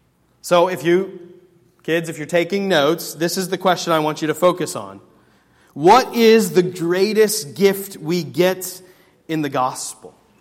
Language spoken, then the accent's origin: English; Pennsylvania, United States; my older brother was at Ball State, and I grew up in Pennsylvania, and so like we were coming here because of the architecture program at Ball State.